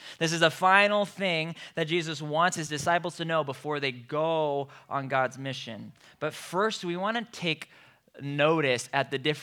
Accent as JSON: {"language": "English", "town": "Marion", "region": "Iowa", "country": "United States", "tie": "born or raised there", "said": "Growing up, I grew up in Marion and went to Linmar High School, and basketball became my favorite sport by far at a very early age."}